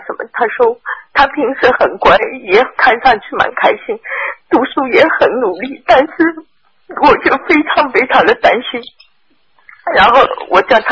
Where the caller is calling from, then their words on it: Melbourne, Victoria, Australia; 我是墨尔本的。